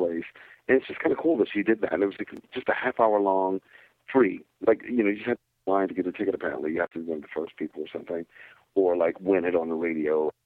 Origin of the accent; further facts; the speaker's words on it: New York City, New York, United States; from New York City.